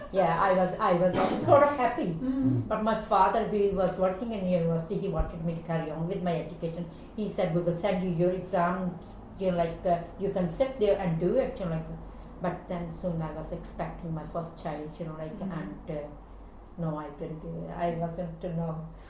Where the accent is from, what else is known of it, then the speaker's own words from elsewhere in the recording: Chandigarh, India; also born or lived in New Delhi / Solan; Then we moved to Chandigarh because my father was working in the university. And so my childhood was in Chandigarh and my education was in Chandigarh.